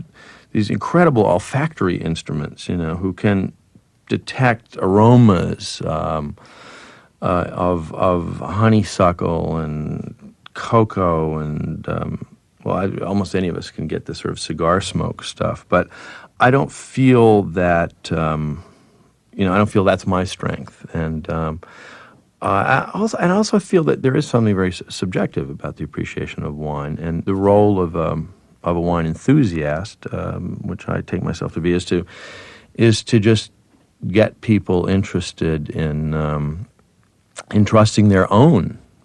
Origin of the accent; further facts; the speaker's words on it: East Coast, United States; also born or lived in Europe; I grew up on the East Coast and spent most of my life in the East Coast or in Europe.